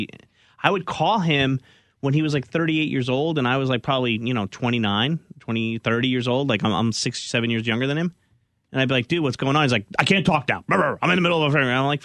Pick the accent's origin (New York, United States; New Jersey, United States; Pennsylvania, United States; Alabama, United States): New Jersey, United States; Like Amanda's from Memphis. I'm from New Jersey.